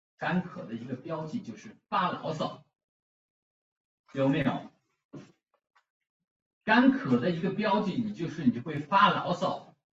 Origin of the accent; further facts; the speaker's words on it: China; now in United States; 那我们从中国来到美国这么多年